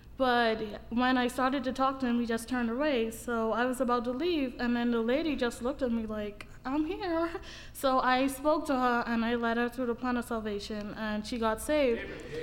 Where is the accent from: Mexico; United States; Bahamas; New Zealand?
Bahamas; I'm from the Bahamas.